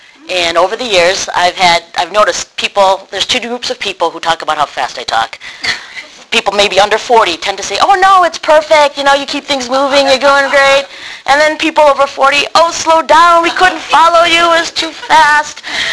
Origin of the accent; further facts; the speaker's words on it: United States; Chinese-American, which means I'm the first one, my brother and I, in our family to have been born and raised in America.